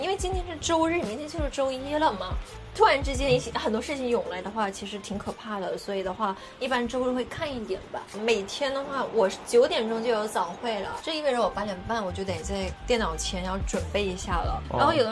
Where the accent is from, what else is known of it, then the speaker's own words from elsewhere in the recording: Fangchenggang, Guangxi, China; also born or lived in Liuzhou; now in Japan; 我是广西的，我自己是出生在柳州，然后我家是在防城港，很小众的一个地方。